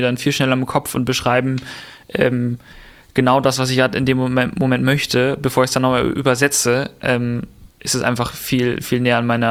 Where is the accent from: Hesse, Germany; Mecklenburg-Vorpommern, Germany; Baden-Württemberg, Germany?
Mecklenburg-Vorpommern, Germany; Stralsund; wir sind dann nach Stralsund gezogen und da aufgewachsen in die Baptistengemeinde in Stralsund gegangen.